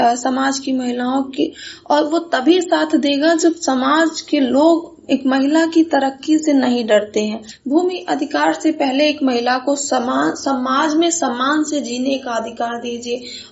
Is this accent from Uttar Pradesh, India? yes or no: yes; Basti, Uttar Pradesh, India; मैं बस्ती जिले से हूँ।